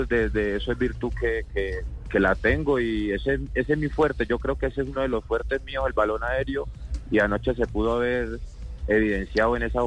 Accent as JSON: {"language": "Spanish", "region": "Tolima", "country": "Colombia", "said": "No, yo soy tolimense."}